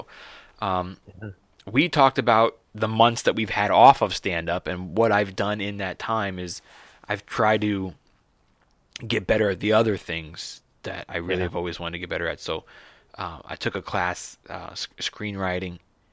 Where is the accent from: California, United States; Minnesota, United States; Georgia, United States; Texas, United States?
California, United States; Los Angeles; I've never showcased in Los Angeles, my hometown.